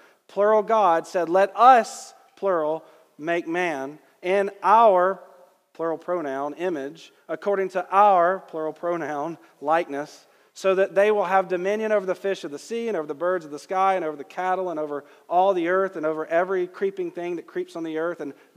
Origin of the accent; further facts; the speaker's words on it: Georgia, United States; I'm from Georgia, I'm familiar with bad grammar